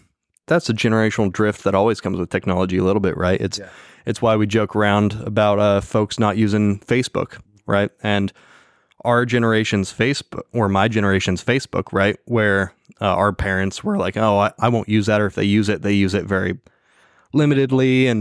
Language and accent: English; United States; I don't know about anything other than English. I'm American, and I only care about us.